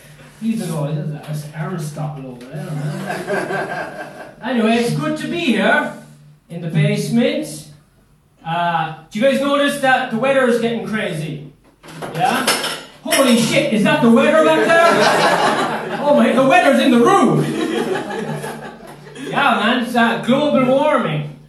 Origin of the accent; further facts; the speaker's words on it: Ireland; I'm from Ireland, we don't have basements in Ireland.